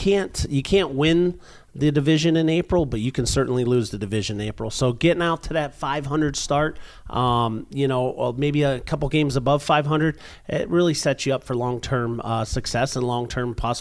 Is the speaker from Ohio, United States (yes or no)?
yes; Ohio, United States; I'm originally from Ohio. Grew up very as you would imagine, from Ohio. Both parents worked for General Motors, so very unionized.